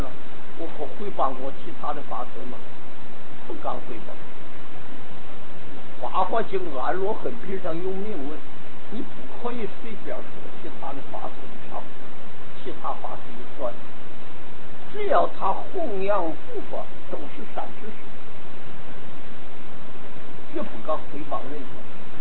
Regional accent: North China, China; accent: northern dialect; 所以我跟你们说过我那个北方土话，你过了这个村没有这个店

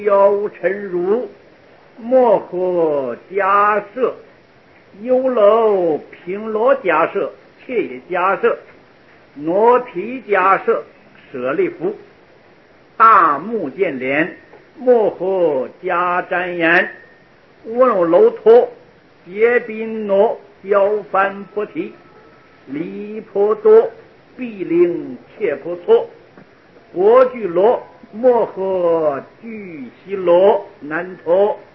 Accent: China; 是我们中国人呢对父母的名字避讳为敬。

